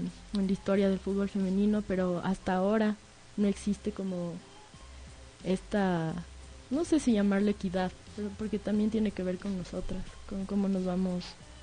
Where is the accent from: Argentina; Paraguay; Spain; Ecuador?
Ecuador; born there; Bueno, en este caso, yo nací en Ecuador, ¿no?